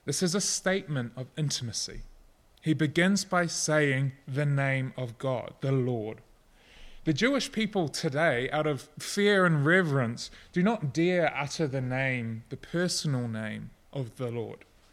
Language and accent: English; New Zealand; Now, I'm from New Zealand. I'm a dairy farmer born and raised.